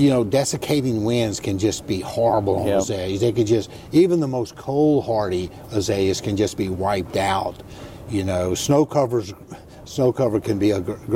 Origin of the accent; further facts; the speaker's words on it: Louisiana, United States; It's not just because I was from Louisiana.